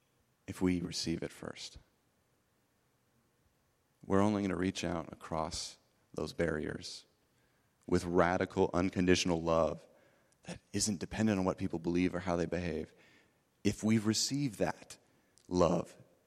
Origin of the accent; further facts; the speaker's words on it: West Coast, United States; I'm from the West Coast. The South is different to me.